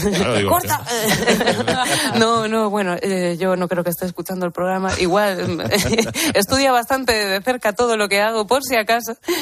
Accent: Galicia, Spain; moved away as an adult; now in Madrid, Spain; yo como soy una enamorada del género de toda la vida y soy gallega, pues me mudé a Madrid.

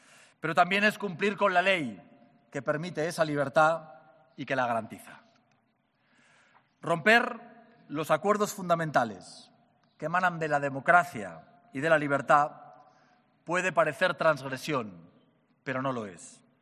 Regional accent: Aragon, Spain; accent: Aragonese; nos permite mostrar hoy nuestro especial acento aragonés

